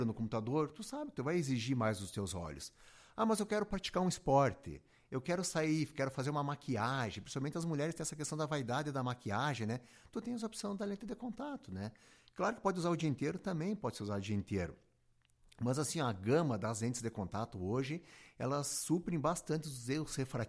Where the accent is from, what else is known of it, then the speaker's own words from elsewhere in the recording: Rio Grande do Sul, Brazil; como eu me criei em Lagoa